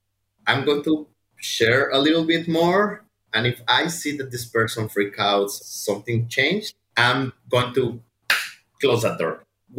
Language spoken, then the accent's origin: English; Mexico; accent: Mexican; English is a second language; because my English wasn't as good as now. I'm pretty sure that people can tell that I have an accent, my Mexican accent, I like to call it.